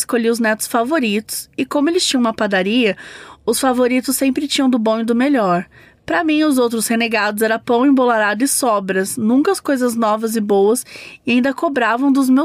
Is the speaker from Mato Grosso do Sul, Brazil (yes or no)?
no; Janaúba, Minas Gerais, Brazil; Sou de Janaúba, Minas Gerais, e venho de uma família muito sensitiva.